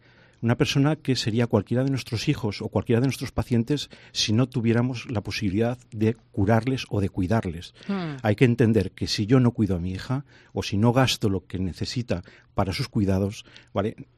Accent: Spain; Como españoles que somos.

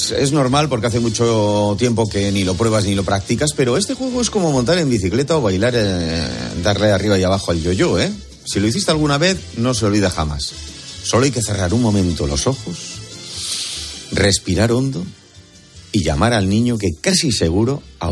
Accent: Basque Country, Spain; que mañana se celebra en Baracaldo, en Bilbao, en mi tierra.

